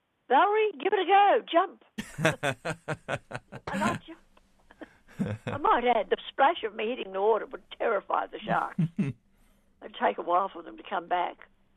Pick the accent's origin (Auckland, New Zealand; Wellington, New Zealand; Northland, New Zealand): Wellington, New Zealand; Lower Hutt; I grew up in Lower Hutt, Wellington.